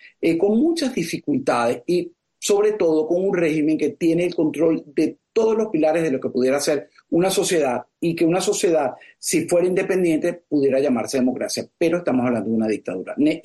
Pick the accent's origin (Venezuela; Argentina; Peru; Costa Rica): Venezuela; Nosotros como venezolanos sabemos que son muchos más.